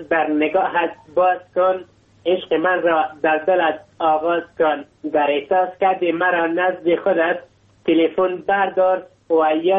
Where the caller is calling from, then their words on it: Logar, Afghanistan; ، ما یک افغان هستم، از ولایت لوکر همراه شما همکلام هستم.